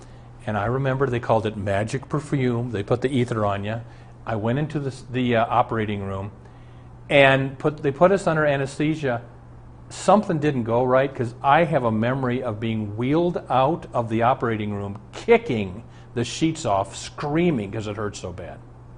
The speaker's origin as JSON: {"language": "English", "town": "Omaha", "region": "Nebraska", "country": "United States", "tie": "born or raised there", "said": "Our family doctor growing up in Omaha was Dr. Armbrust. He delivered my brother and he was our doctor all the way through high school."}